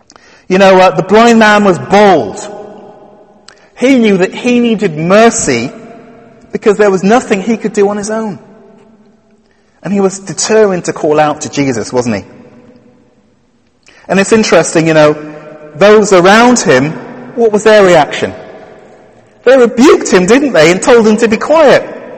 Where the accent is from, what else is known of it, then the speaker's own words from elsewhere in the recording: Barry, Wales, United Kingdom; I grew up in South Wales. And, where I lived, just around the coast of Barry, just outside of Cardiff, it's a place known for its hills.